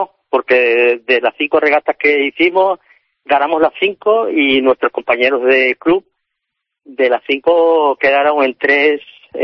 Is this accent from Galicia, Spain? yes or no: no; Canary Islands, Spain; yo hice el curso de vela con 9 años, como muchos canarios, en Puerto Rico